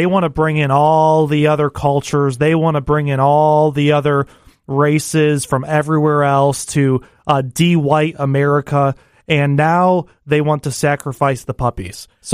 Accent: Rochester, New York, United States; You know, I grew up in Rochester, New York, great little Rust Belt town

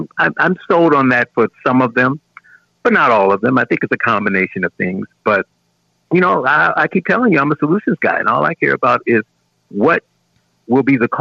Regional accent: Gary, Indiana, United States; I grew up in Gary, Indiana.

